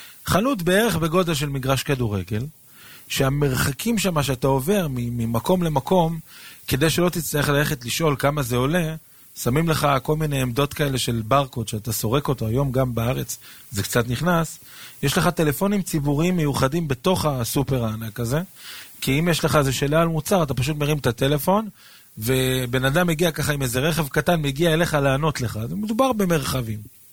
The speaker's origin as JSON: {"language": "Hebrew", "town": "Netanya", "region": "Central District", "country": "Israel", "tie": "born or raised there", "said": "אני גדלתי כילד בנתניה. נתניה של היום זה לא נתניה של פעם. היה מקום חילוני למהדרין מן המהדרין."}